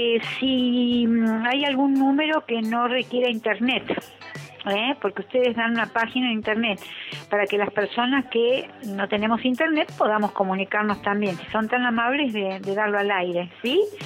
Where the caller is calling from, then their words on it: Buenos Aires, Argentina; de la Ciudad de Buenos Aires.